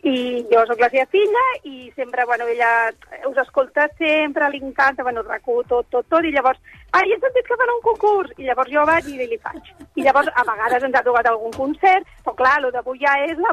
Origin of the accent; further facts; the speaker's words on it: Barcelona, Catalonia, Spain; Soc de Barcelona, però la meva família és de Roda de Ter.